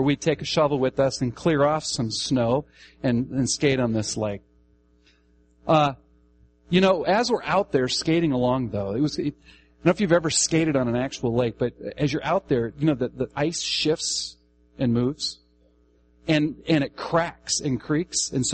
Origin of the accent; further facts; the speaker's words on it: Omaha, Nebraska, United States; also born or lived in Tracy, Minnesota; You know, I grew up in Omaha, but we moved from Omaha to this little town in southwestern Minnesota by the name of Tracy, Minnesota.